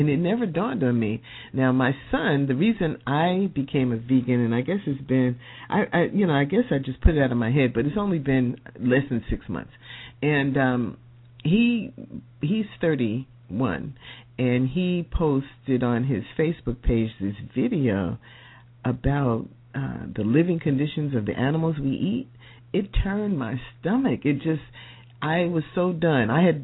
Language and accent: English; New Jersey, United States; Okay, yes. I'm from New Jersey, and I'm here for that reason, because the snow was on my last nerve. But I went to undergrad in upstate New York.